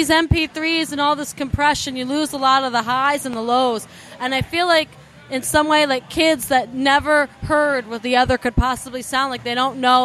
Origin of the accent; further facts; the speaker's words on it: Woodstock, New York, United States; Yeah, I'm originally from Woodstock, New York, so I kind of grew up in a real musical town, the Hudson Valley.